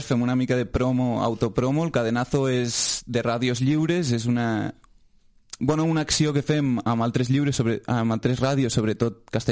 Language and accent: Catalan; Lleida, Catalonia, Spain; som de Lleida. Que d'altra banda, enfront de la gent de Barcelona, com a mínim nosaltres acabem les paraules bé. Vull dir que no acabem sempre amb la A, no tot sona igual.